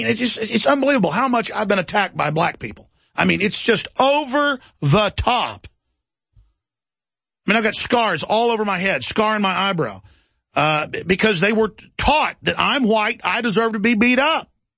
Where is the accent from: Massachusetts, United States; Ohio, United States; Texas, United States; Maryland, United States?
Texas, United States; Dallas; I like the liberal culture and not getting in fights and being macho, because I grew up in Dallas, it used to be the murder capital of the U.S.